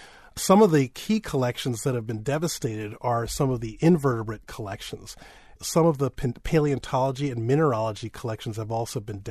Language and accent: English; New York, United States; I mean, I grew up in New York City. I was at the dinosaur exhibits of the American Museum all the time.